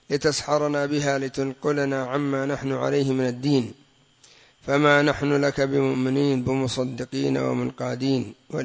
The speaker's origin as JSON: {"language": "Arabic", "country": "Yemen", "said": "وهذا إلى الآن لغة عندنا في اليمن قمل وقمل."}